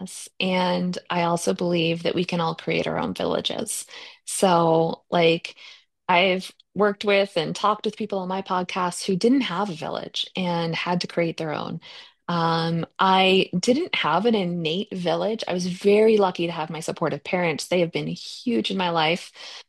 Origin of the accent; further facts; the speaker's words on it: United States; As an American, I really believe we need better affordable childcare